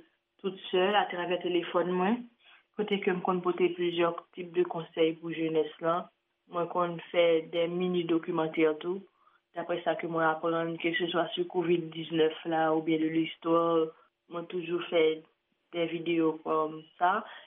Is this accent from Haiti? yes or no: yes; Haiti; Moi-même en tant que haïtienne